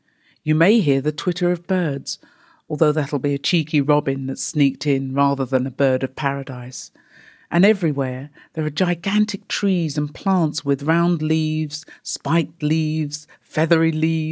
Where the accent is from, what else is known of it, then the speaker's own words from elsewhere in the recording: Tufnell Park, London, United Kingdom; I'm actually a North London girl. I was brought up in Tufnell Park and I've lived in Hornsey, of course